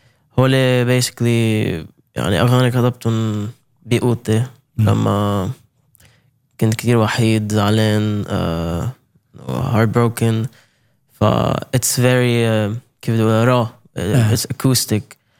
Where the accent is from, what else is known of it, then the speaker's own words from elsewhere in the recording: Beirut, Beirut Governorate, Lebanon; also born or lived in Ukraine; now in Norway; ف انا ربيت ببيروت بعدين بعد الحرب بلشت حرب تموز نقلت انا وامي على اوكرانيا لفتره